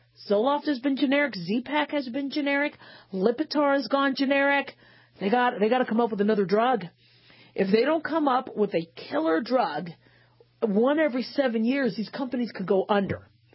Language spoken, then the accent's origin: English; Arizona, United States; When I grew up in Arizona.